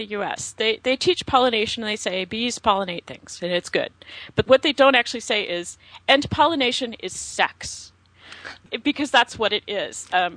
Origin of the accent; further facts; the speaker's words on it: the South, United States; I'm from the South.